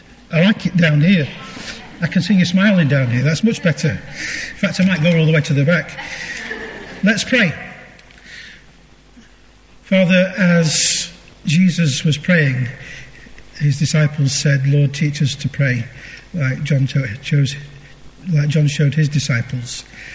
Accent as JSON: {"language": "English", "town": "Blackpool", "region": "North West England", "country": "United Kingdom", "said": "Okay, so I come from Blackpool. I'm sorry that's the wrong side of the Pennines."}